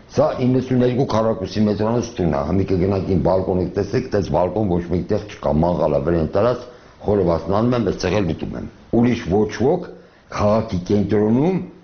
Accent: Armenia; born there; Ինձ հիմի վռնդում են իմ տնից, որտեղ ես ծնվել եմ

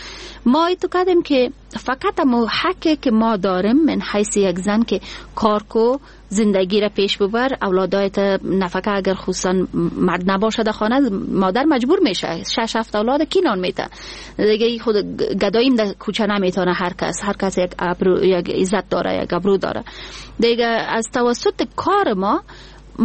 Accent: Kandahar, Afghanistan; من خودم از قندهار هستم و به این فخر میکنم که قنداری هستم.

